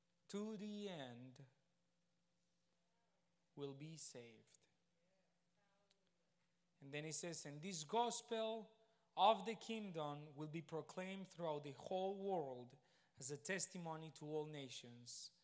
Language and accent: English; Spain; So many people, when I was in Spain, so you guys know I'm from Spain, when I was in school and I didn't go to the parties